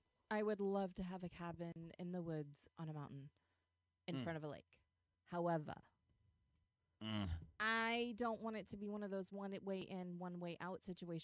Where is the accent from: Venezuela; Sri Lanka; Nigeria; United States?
United States; California; growing up in California, even in the Bay, because we have so many hills and mountains in the Bay